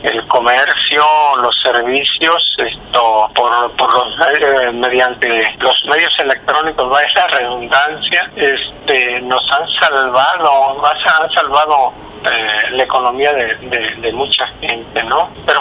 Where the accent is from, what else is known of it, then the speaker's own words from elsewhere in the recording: Mexico; tenemos esa virtud como país, como pueblo, como mexicanos.